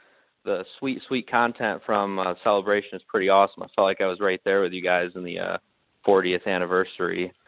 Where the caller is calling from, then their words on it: New York, United States; Upstate New York.